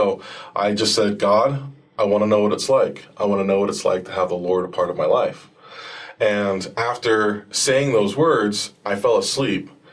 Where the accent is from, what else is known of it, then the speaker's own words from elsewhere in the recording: Palm Harbor, Florida, United States; I grew up in Palm Harbor, Florida. That's actually where I joined the church.